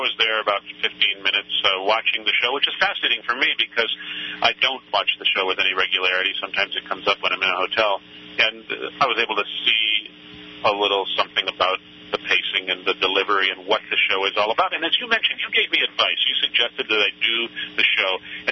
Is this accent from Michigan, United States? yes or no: no; San Francisco, California, United States; If that caused quite a stir in my hometown, San Francisco